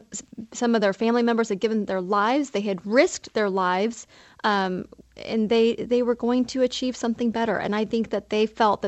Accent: Texas, United States; I'm from Texas. We even used to vote Democrat.

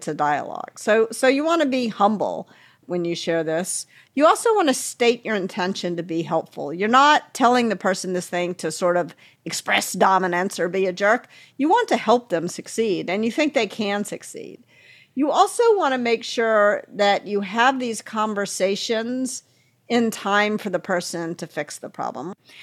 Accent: the South, United States; I mean, I grew up in the South, and that's also a region that is not known for challenge directly, shall we say.

